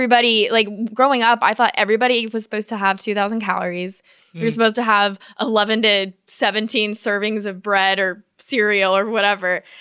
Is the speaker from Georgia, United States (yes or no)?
yes; Kennesaw, Georgia, United States; Well, I'm from originally from Kennesaw, Georgia.